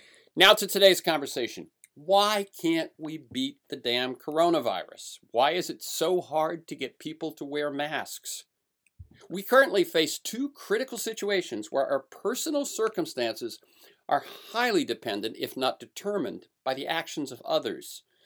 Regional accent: California, United States; the votes cast by the 35 million in my home state of California will seem to mean nothing.

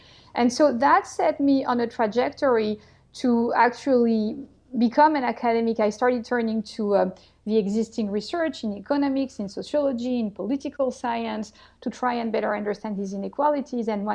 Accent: Marseille, Provence-Alpes-Côte d'Azur, France; my interest in power and inequalities, I think, really goes back to my time growing up in Marseille.

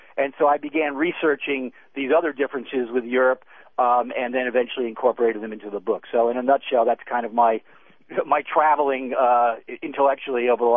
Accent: United States; So I became fascinated by these differences that I, as an American, knew nothing about

